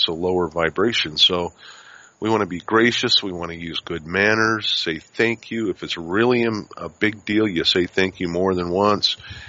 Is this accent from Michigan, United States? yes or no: no; Denver, Colorado, United States; moved away as an adult; also born or lived in Spearfish, United States; when I grew up in Denver. And, you know, I was 19 when we left Denver and went to South Dakota, the Black Hills.